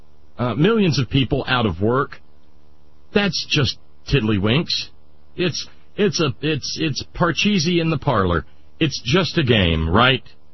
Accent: Appalachia, United States; there's some stuff that I think that I, as an Appalachian person, am probably better suited to comment on than perhaps some others.

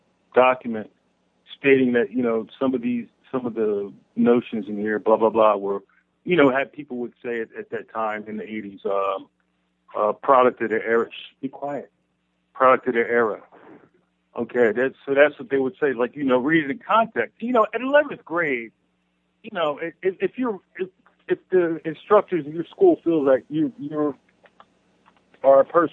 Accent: Philadelphia, Pennsylvania, United States; because I was born and raised in Philly, but I went to a boarding Friends school up in New York State, upstate New York.

